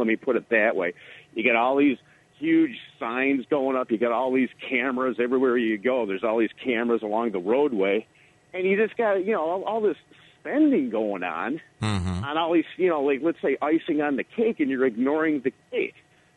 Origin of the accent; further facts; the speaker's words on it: Detroit, Michigan, United States; I'm from the Detroit area, you know, originally. I'm just out here visiting.